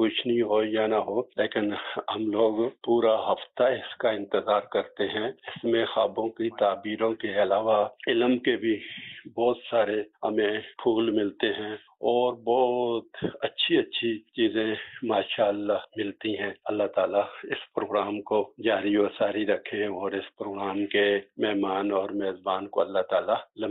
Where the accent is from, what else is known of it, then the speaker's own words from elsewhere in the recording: Khyber Pakhtunkhwa, Pakistan; now in Islamabad, Pakistan; ہمارا گاؤں ہری پور کے مضافات میں ہے اور میں اسلام آباد میں رہتا ہوں.